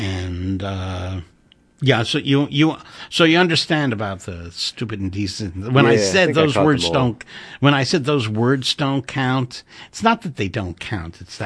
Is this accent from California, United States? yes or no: no; Queens, New York, United States; now in Brooklyn, United States; I only moved to Brooklyn 18 years ago. My first 40 years were in Jackson Heights, Queens